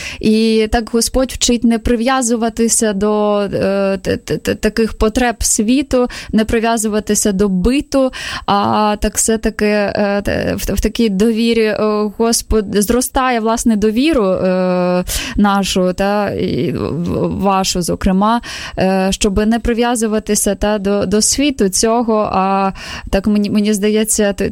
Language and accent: Ukrainian; Zaporizhzhia, Zaporizhzhia Oblast, Ukraine; я з Запоріжжя, то відомо мені